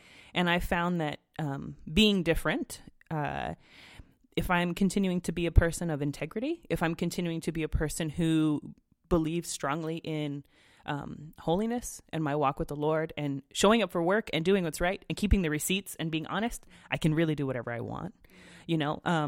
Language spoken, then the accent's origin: English; California, United States; Because you said Papa, and I'm from California, and Papa is Spanish for potatoes.